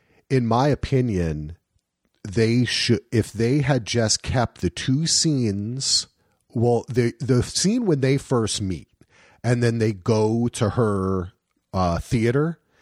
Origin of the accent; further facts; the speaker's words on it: New Jersey, United States; I mean, I'm from New Jersey. Right. Obviously, a lot of this was in New York.